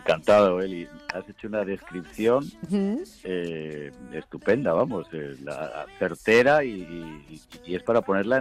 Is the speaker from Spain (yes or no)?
yes; Extremadura, Spain; llegué anoche a mi pueblo, aquí en un pueblo estupendo de Extremadura